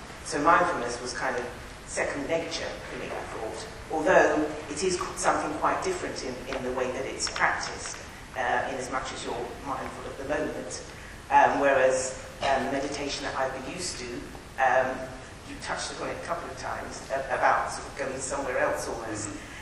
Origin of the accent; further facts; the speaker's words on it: New Milton, South East England, United Kingdom; Hello there. … I'm from the Milton New Forest area.